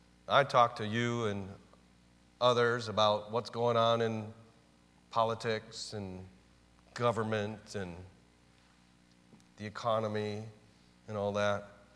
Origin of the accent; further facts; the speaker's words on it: United States; I have a tremendous privilege of being an American.